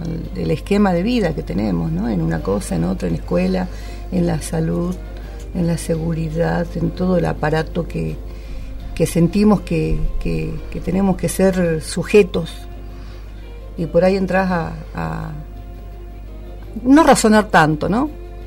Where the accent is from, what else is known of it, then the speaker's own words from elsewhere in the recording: La Quiaca, Jujuy, Argentina; Yo nací en la Quiaca, me preguntás. Sí. Y bueno, yo percibía mi formación en un pueblo fronterizo, donde pasábamos una niñez feliz